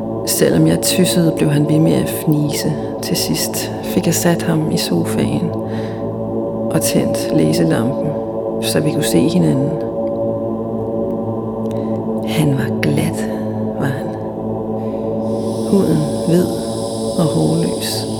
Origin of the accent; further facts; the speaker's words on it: Nuuk, Greenland; now in Denmark; mens jeg stadig gik på skole i Danmark en af de vintre, hvor jeg var hjemme i Nuuk på juleferie.